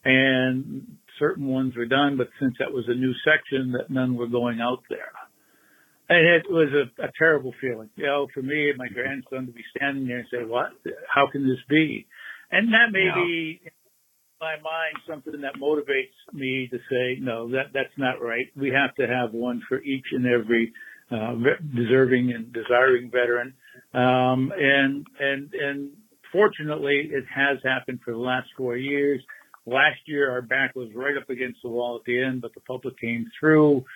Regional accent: Chicopee, Massachusetts, United States; the Cemetery Commission in my hometown of Chicopee

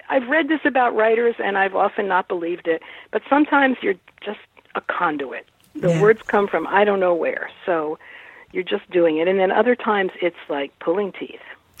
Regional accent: Washington, District of Columbia, United States; I grew up in a very left family, and I grew up in Southeast Washington, D.C.

